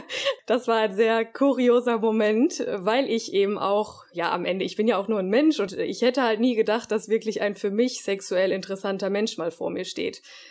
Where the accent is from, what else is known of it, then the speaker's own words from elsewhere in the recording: North Rhine-Westphalia, Germany; Also ich komme aus dem Pott so